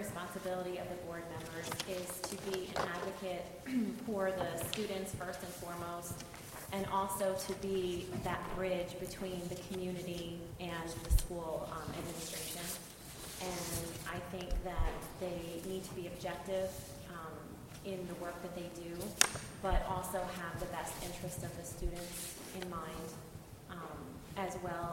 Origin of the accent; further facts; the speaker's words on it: White House Station, New Jersey, United States; I have also been a lifelong resident of Hunterdon County. I grew up in White House Station